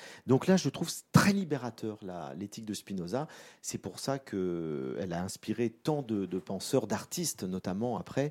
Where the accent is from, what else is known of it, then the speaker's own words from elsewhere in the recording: Dourdan, Île-de-France, France; also born or lived in Madagascar / Paris; Je suis né à Madagascar, en Afrique, mais je suis rentré en France, j'avais 2 ans, donc je n'ai pas beaucoup de souvenirs. Et après, entre 2 ans et 10 ans, j'ai vécu à Dourdan. Puis après, mon père a eu des responsabilités importantes, on a dû venir à Paris.